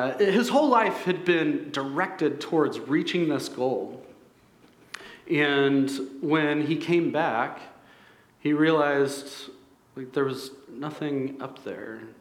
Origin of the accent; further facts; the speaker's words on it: United States; I remember some of my passions before I met Jesus were to be rich and famous, because I'm an American, of course.